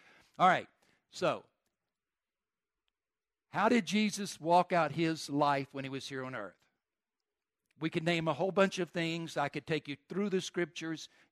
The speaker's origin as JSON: {"language": "English", "region": "the South", "country": "United States", "accent": "southern", "said": "So hopefully my southern accent is not too bad and you'll be able to follow the things that I want to share with you today."}